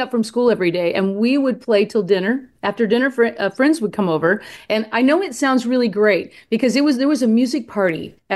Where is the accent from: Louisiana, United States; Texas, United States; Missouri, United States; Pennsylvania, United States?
Missouri, United States; Well, I'm actually from Northern Missouri.